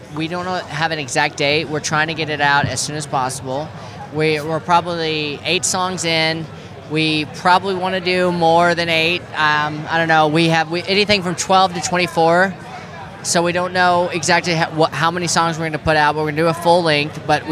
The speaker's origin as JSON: {"language": "English", "town": "Nashville", "region": "Tennessee", "country": "United States", "tie": "born or raised there", "said": "Nashville, Tennessee."}